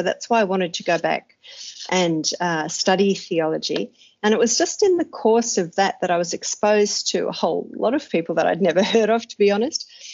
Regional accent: Australia; you can probably tell from my terrible accent that I'm Australian

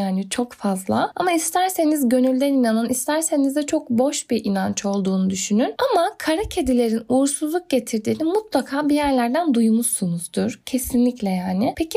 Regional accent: Erzincan, Turkey; Bizim hani ben Erzincanlıyım. O tarafta da bence dikkate alınıyor bu.

